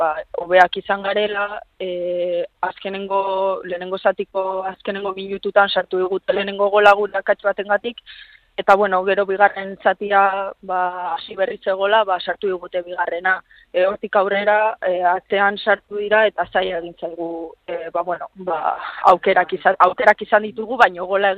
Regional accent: San Sebastián, Basque Country, Spain; Donostiarra naiz, etxan bezala sentitzen naiz

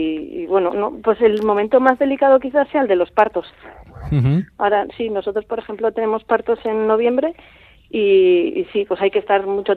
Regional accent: Canary Islands, Spain; born there; soy de Canarias de manera circunstancial. O sea, mis padres sí, son euskaldunes, bueno, son guipuzcoanos y nada, o sea, sin más me tocó nacer allí.

